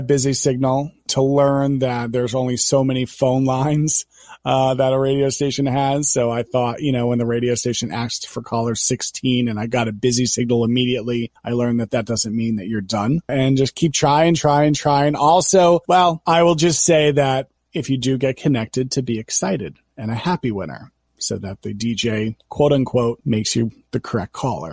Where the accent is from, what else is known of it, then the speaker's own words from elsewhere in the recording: Long Island, New York, United States; I grew up on Long Island, or if you're from Long Island, you're Long Island, where you drink coffee and you talk. And I grew up 60 miles outside of New York City.